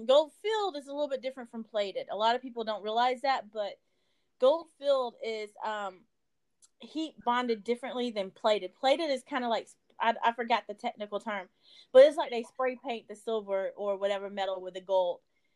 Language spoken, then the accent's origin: English; Shreveport, Louisiana, United States; I'm from Shreveport, so that's